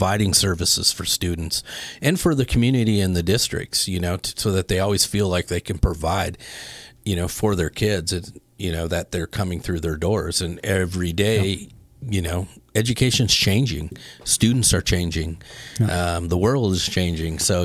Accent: Minot, North Dakota, United States; moved away as an adult; I grew up in North Dakota.

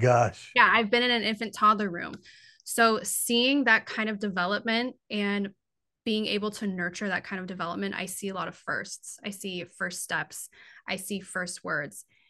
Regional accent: Newbury Park, California, United States; So I was born and raised in Newbury Park. Absolutely love it. I love the area. I never want to leave Ventura County.

